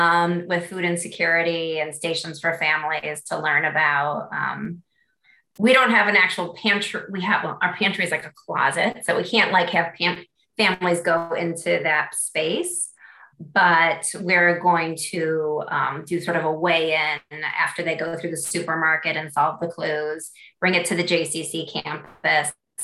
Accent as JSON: {"language": "English", "region": "New Jersey", "country": "United States", "lives_now": "Raleigh, United States", "said": "I moved to Raleigh from New Jersey"}